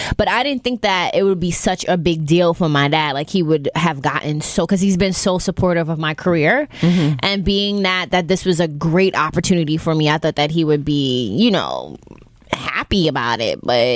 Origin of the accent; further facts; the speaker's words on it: New York, United States; But I grew up in Clinton Hills, all right? So now living in Flatbush.